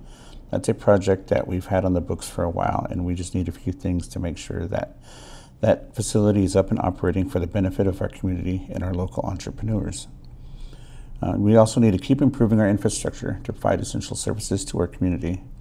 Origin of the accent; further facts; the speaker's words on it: Madras, Oregon, United States; I was born in Madras, Oregon in 1972, raised